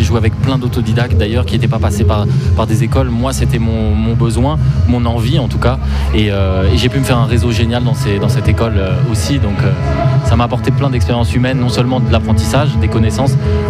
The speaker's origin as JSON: {"language": "French", "country": "Belgium", "lives_now": "Paris, France", "said": "j'ai aussi un passeport suisse. Donc, je suis belge et suisse."}